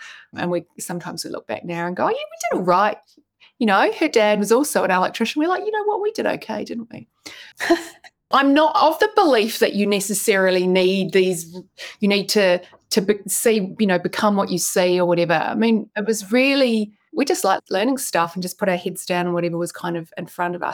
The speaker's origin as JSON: {"language": "English", "country": "New Zealand", "tie": "born or raised there", "also_born_or_lived": "United Kingdom", "moved": "yes", "lives_now": "Australia", "said": "I grew up in New Zealand, spent 6 years living in the UK, and I've been in Australia on Sydney's northern beaches for more than half my life now."}